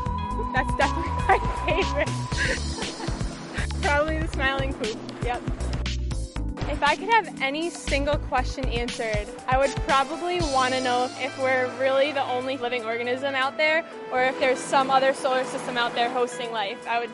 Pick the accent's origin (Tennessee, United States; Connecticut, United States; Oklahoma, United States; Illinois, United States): Connecticut, United States; I'm from Connecticut, so I've always been Patriots or die.